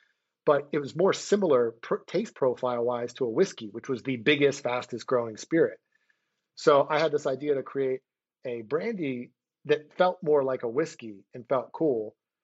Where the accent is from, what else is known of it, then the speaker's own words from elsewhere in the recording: Philadelphia, Pennsylvania, United States; And then all of a sudden we have a brandy company and I moved back to my hometown of Philadelphia where my partners were.